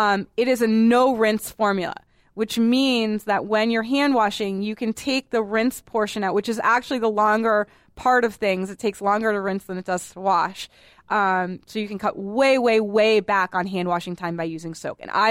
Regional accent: Boston, Massachusetts, United States; going home to Boston every year. I'm from Boston.

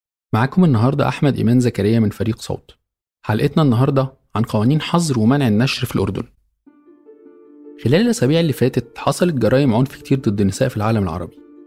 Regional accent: Egypt; وكان بيتوارد في الإعلام عندنا في مصر

